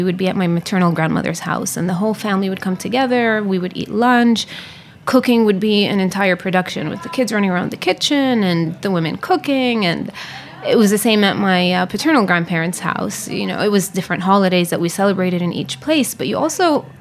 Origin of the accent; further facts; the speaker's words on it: Jerusalem, Jerusalem District, Israel; English is a second language; I was born there. My parents are actually not from Jerusalem. My mother is from the Triangle, which is in the center of the country, and she's a Muslim. My father is from the north, and he's a Christian.